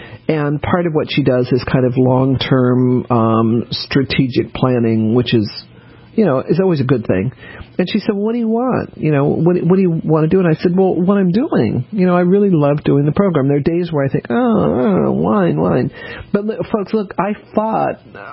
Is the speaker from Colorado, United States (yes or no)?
yes; Denver, Colorado, United States; also born or lived in New Orleans / Houston / Boston / San Francisco; now in New York City, United States; I was born in New Orleans. I grew up in Denver. I went to school in Houston. Went to grade school, medical school in Boston, and lived in San Francisco.